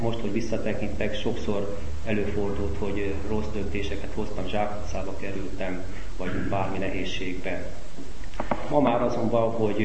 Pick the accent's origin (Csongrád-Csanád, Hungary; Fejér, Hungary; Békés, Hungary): Csongrád-Csanád, Hungary; Szeged; én Szegeden születtem, szüleimmel, két testvéremmel ott éltünk egészen addig, amíg leérettségiztem. Hát az édesanyám az katolikus hitű volt, vagy hát most is élnék, az édesapám pedig református, engem katolikusnak kereszteltek.